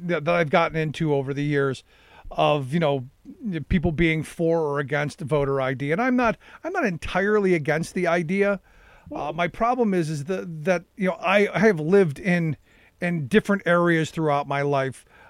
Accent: Cleveland, Ohio, United States; I was born and raised in Cleveland. When I was there, it was a solidly Democratic state.

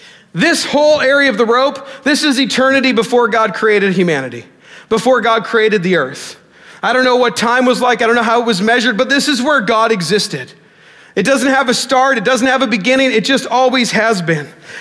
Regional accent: Canada; I'm from Canada

